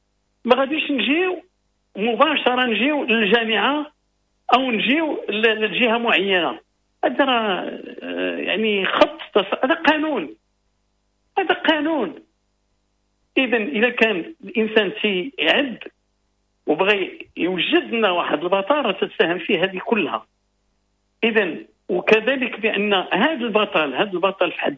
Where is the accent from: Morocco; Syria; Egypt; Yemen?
Morocco; هذا هو اللي عندنا اللي غادي نعيشه اليوم كمغاربة داخل أرض الوطن وخارج أرض الوطن